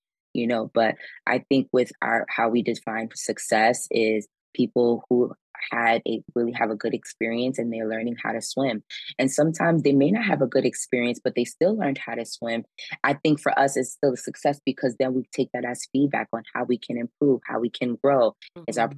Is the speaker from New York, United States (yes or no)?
yes; Brooklyn, New York, United States; born there; I'm sorry, I'm Haitian and I was born in Brooklyn, New York.